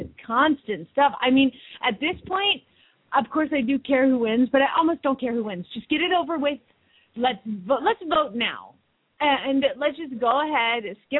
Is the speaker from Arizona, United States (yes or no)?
yes; Phoenix, Arizona, United States; from Phoenix, Arizona